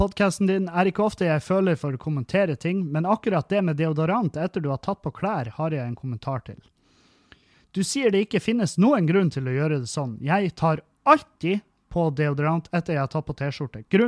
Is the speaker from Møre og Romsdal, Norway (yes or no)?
no; Halsa, Trøndelag, Norway; Det var veldig lenge vi ikke hadde noe form for treningsstudio der jeg kommer fra på Halsa.